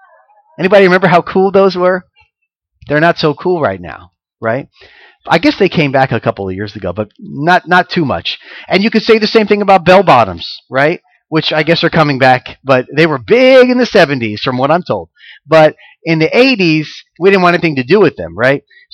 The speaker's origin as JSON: {"language": "English", "region": "Florida", "country": "United States", "said": "You know, I'm from Florida, so there was all these surfing stuff."}